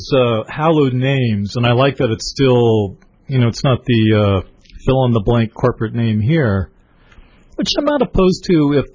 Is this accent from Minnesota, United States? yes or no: no; California, United States; also born or lived in South Bay, California; I was born here, but my family moved to Northern California.